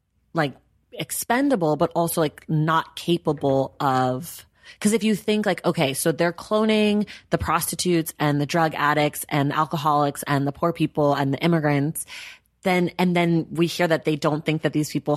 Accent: United States; of course, it's set in America because that's where I am and I'm an American and I'm terrible.

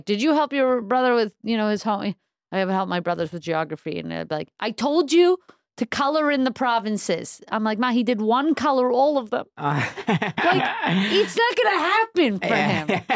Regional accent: Brooklyn, New York, United States; I'm originally from Crown Heights, from Brooklyn. Uh-huh. I grew up like, I was born an Orthodox Jew, so yeah.

